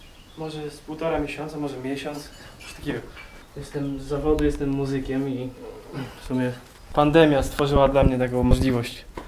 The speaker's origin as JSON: {"language": "Polish", "region": "Warmian-Masurian Voivodeship", "country": "Poland", "tie": "born or raised there", "also_born_or_lived": "Warsaw", "said": "Urodzony w Warszawie, wychowany w zasadzie w większej części tutaj, na Warmii. Teraz w zasadzie mieszkam nigdzie, no mieszkam tutaj teraz przez wakacje, a potem polecie się jakoś tam instaluję pewnie w Warszawie z powrotem."}